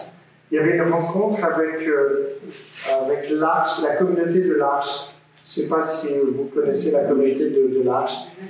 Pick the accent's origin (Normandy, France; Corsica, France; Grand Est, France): Normandy, France; born there; moi, je suis né donc en France, en Normandie.